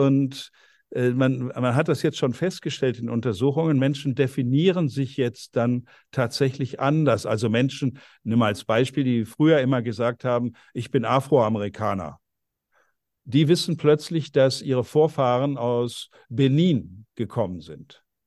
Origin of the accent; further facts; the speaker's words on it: North Rhine-Westphalia, Germany; Ja, da bin ich geboren, meine Eltern, Großeltern, alles, was ich kenne, Ostwestfalen. Und dann stelle ich plötzlich raus, dass ich da 40% englische Wurzeln habe, ein bisschen Französisch und noch 9% Island